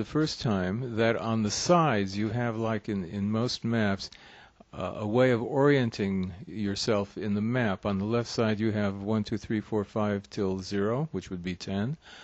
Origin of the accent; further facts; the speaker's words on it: United States; I see what looks like Australia, but being an American, the one thing I miss in this picture is the United States.